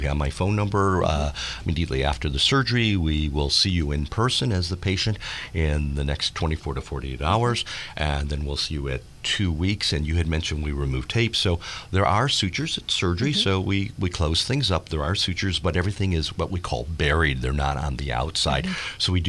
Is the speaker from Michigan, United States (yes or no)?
yes; Detroit, Michigan, United States; we play a lot of Motown since I'm from Detroit.